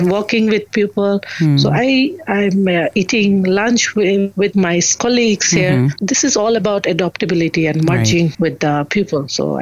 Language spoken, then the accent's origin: English; Bangladesh; I was a national UNV as well for UNDP in my home country, Bangladesh.